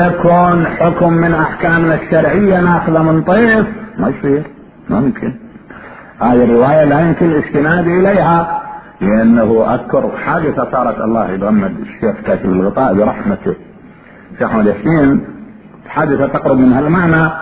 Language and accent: Arabic; Iraq; كان عندنا بالعراق على ما اتخطر الصبح نمر بالاسواق احيانا